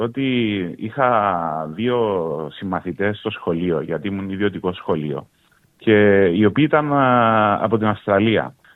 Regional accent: Cyprus; accent: Cypriot; Υπάρχει βέβαια, λόγω του ότι είμαι Κύπριος, το κυπριακό ιδίωμα μέσα στην παράσταση

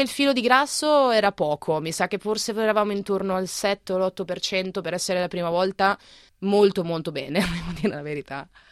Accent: Marche, Italy; accent: Romagnol; moved away as an adult; now in Australia; ho 29 anni, sono un'italiana del mezzo-mezzo, perché sono una marchigiana ma con po' di accento romagnolo che ho perso negli anni. Sono qua in Australia dal ottobre, sì, del 2019

